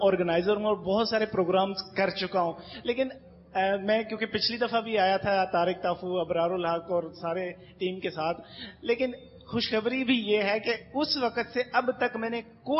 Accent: Lahore, Punjab, Pakistan; لاہور سے.

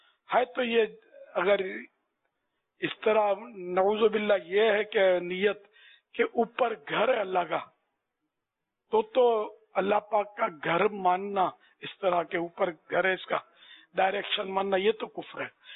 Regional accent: Karachi, Sindh, Pakistan; born there; پیدا تو میں کراچی کا ہوں, پیدائش ہماری میری بھی

